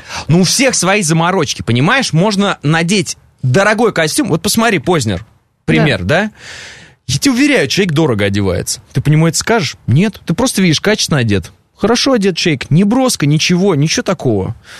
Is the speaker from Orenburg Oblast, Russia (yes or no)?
yes; Orenburg Oblast, Russia; Ну, я предполагаю, вот смотри, ты, как и я, из Оренбургской области, да?